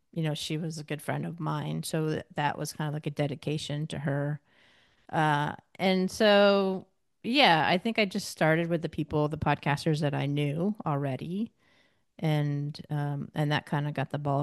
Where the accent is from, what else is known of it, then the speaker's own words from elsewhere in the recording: New York, United States; moved away; even though I grew up in New York State. I haven't been there forever since 87.